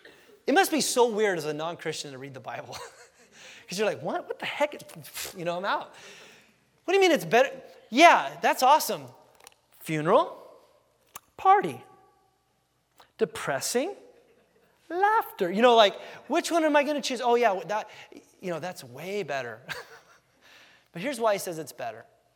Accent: California, United States; I remember I was 16 years old, growing up in Southern California, as you guys know.

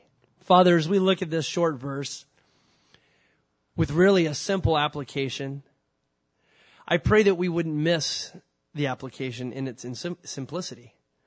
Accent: California, United States; moved away as an adult; As many of you guys know, I grew up down in Southern California for most of my life till I was about 18.

